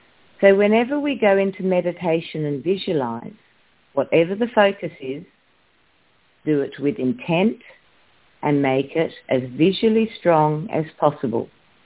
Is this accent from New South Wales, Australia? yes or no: yes; Sydney, New South Wales, Australia; Good morning. … from Sydney, and today is January the 20th.